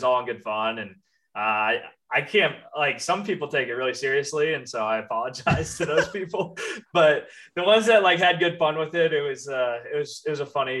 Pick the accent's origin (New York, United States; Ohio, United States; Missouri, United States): Missouri, United States; St. Louis; And so I kind of fell in love with the city, and I'm from St. Louis originally.